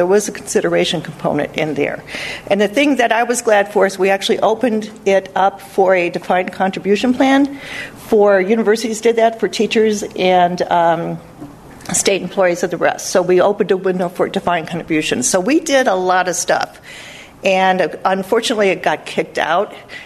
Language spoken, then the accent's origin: English; Indiana, United States; I'm going to use Indiana as an example, because I grew up in Indiana.